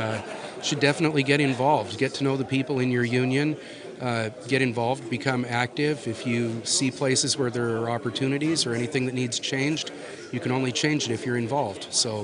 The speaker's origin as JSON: {"language": "English", "town": "Everett", "region": "Washington", "country": "United States", "said": "I'm from Everett, Washington, and I work for the Boeing Company."}